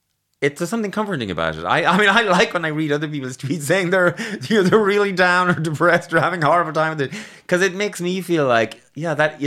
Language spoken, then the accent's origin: English; Ireland; But in practice, I'm too Irish, maybe.